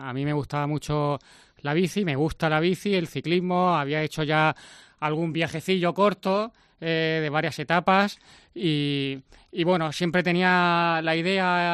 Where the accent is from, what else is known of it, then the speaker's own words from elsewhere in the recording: Murcia, Region of Murcia, Spain; Sí, sí, yo soy de Murcia.